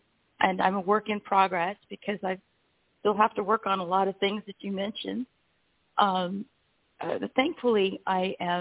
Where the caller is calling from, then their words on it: Florida, United States; Central Florida.